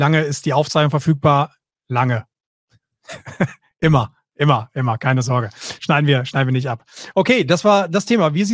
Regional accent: North Rhine-Westphalia, Germany; ist nicht ganz so weit weg von meiner Heimat, Grüße ins Münsterland

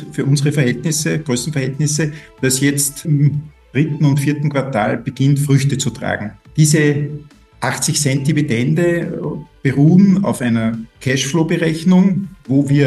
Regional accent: Linz, Upper Austria, Austria; Ja, grüß Gott … Ich komme aus Linz

